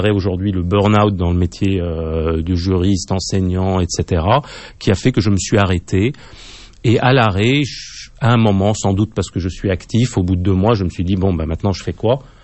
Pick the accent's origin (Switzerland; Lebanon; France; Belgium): Lebanon; puisque chez nous au Liban, la cuisine était la chose des femmes.